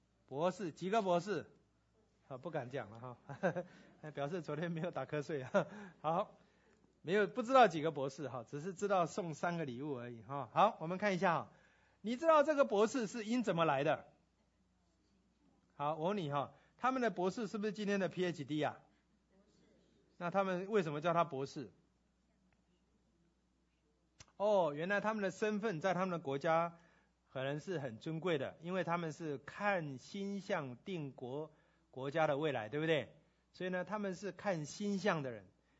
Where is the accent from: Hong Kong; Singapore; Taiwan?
Taiwan; 我们台湾人遇到挫折是盼望多还是抱怨多？